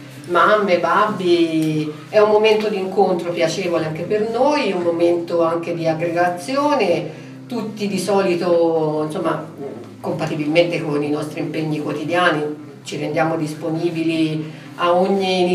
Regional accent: Sinalunga, Tuscany, Italy; Io sono di Sinalunga.

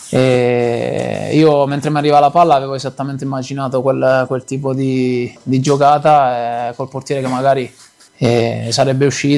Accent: Manfredonia, Apulia, Italy; Io sono di Manfredonia, come sapete, in provincia di Foggia

